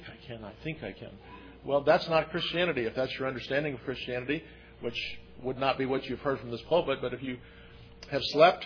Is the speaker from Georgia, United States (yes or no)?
yes; Atlanta, Georgia, United States; also born or lived in Chicago; I can remember growing up, we moved to Atlanta from Chicago in 1955. And in our neighborhood on what is now the North Side, then it was the last subdivision carved out of the woods